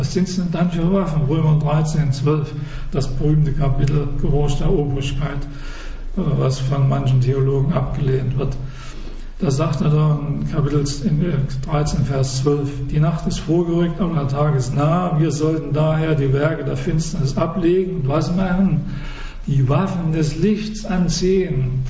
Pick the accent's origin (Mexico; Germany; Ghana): Germany; East Germany; Ich hätte gern jemand anders, weil ich komme aus dem Osten, gell?